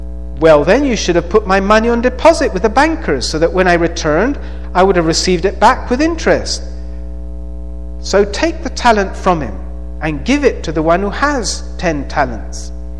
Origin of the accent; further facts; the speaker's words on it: Colombia; I was raised in Colombia, so I learned Spanish very easily. I didn't have to go to school to learn it. Well, I went to school, but I just learned it on the street with my friends.